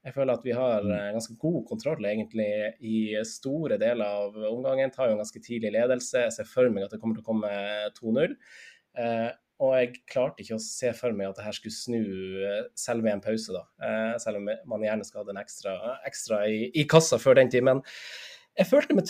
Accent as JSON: {"language": "Norwegian", "town": "Finnsnes", "region": "Troms", "country": "Norway", "moved": "yes", "said": "jeg husker jeg er fra Finnsnes, da jeg fortsatt bodde på Finnsnes"}